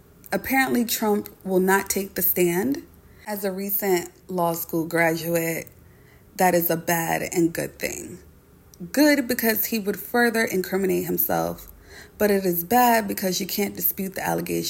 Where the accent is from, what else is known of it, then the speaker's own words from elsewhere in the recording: New York City, New York, United States; As someone born and raised in the Bronx, I am flabbergasted.